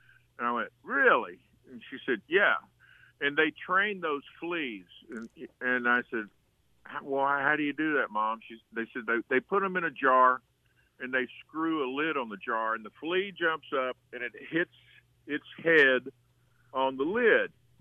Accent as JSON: {"language": "English", "town": "Fort Worth", "region": "Texas", "country": "United States", "tie": "born or raised there", "said": "And my buddy that I grew up with in Fort Worth when I went to Richland High School, called me and said"}